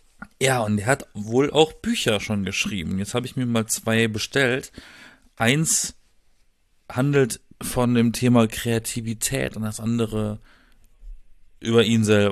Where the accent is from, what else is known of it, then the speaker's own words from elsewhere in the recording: Baden-Württemberg, Germany; born there; now in Berlin, Germany; Ich bin in einer Gegend, ich bin im Schwarzwald geboren. Das ist, glaube ich, mehr Grün kann man gar nicht um sich rum haben.